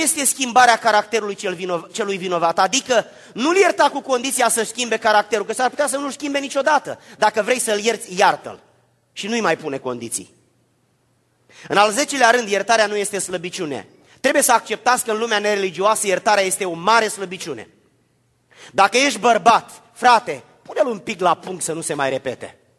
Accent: Bălănoaia, Giurgiu County, Romania; born there; m-am născut în Bălănoaia, că am trăit în Giurgiu

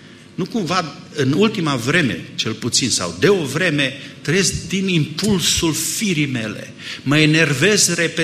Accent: Transylvania, Romania; eu vin din Ardeal și acolo este cuvântul mejdie

